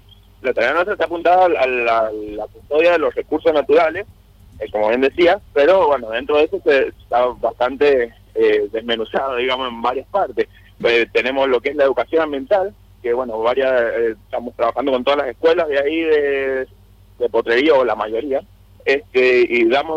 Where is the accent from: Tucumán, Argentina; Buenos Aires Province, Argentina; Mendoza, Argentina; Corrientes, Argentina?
Mendoza, Argentina; Cordón del Plata; yo que soy de Cordón del Plata